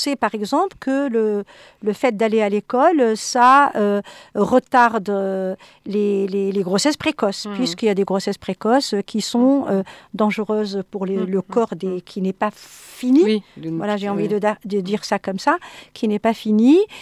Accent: France; même chez nous, en France

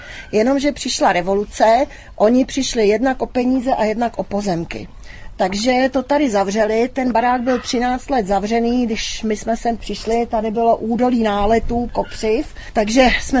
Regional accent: Prague, Czechia; My jsme uteklí Pražáci

